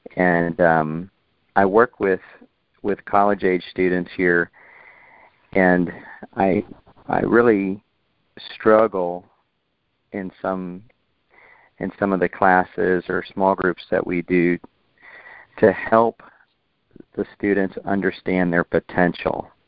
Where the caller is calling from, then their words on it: Dallas, Texas, United States; I'm calling from Dallas, Texas.